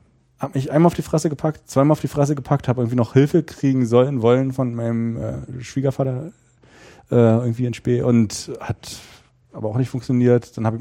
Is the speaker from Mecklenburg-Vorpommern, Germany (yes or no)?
no; Biesdorf, Berlin, Germany; Also es war bei uns in Biesdorf, da war ich wahrscheinlich so roundabout 10, weiß nicht, ich weiß nicht mehr so genau.